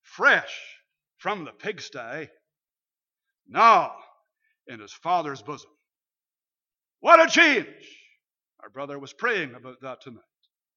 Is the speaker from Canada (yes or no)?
yes; Canada; I'm Canadian. My own people make fun of me. Imagine that. My people make fun of me in the way in which I pronounce Bangor.